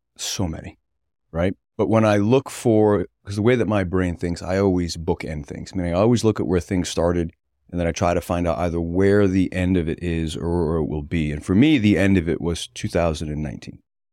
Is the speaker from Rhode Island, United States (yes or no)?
yes; North Kingstown, Rhode Island, United States; also born or lived in Westerly; So I was born in the smallest town in the smallest state in the country. So I was born in Westerly, Rhode Island, quickly moved to North Kingstown, Rhode Island.